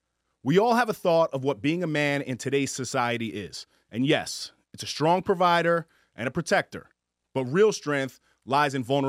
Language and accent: English; Mount Vernon, New York, United States; So I grew up in Mount Vernon, New York.